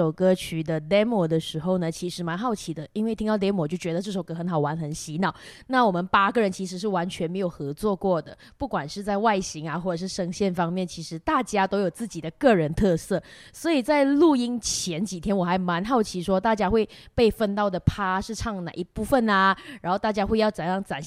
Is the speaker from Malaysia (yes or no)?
yes; Sabah, Malaysia; 我是来自沙巴，可是我也是马来西亚 TVB 旗下的艺人，